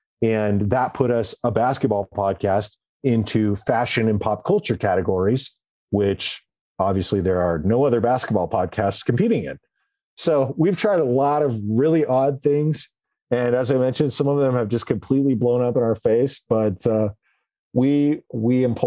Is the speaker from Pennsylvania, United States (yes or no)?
no; Washington, United States; also born or lived in Seattle; now in Denver, United States; I had spent the past 30 years living in Washington State. I grew up in Eastern Washington. I lived in Seattle for the past 10 years before that. And I moved to Denver and didn't know anyone.